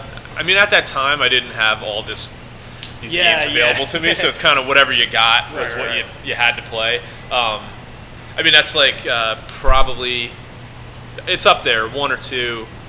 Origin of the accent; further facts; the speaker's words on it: Toms River, New Jersey, United States; I grew up in Tom's River.